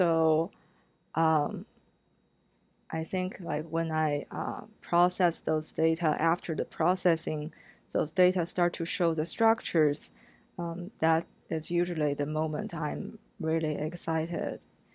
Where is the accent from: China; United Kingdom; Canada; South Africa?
China; moved away as an adult; now in United States; And I'm from China, and I spent 22 years in China. And then after finishing college, I came to the United States for graduate school, and I have been living in the US since then.